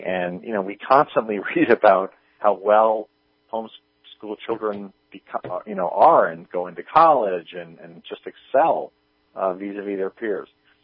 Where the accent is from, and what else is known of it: New York, United States